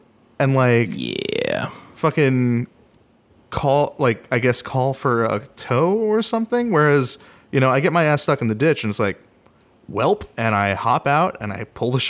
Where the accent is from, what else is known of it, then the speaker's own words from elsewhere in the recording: Fairbanks, Alaska, United States; I just spent 2 years in Fairbanks, like, back in my hometown.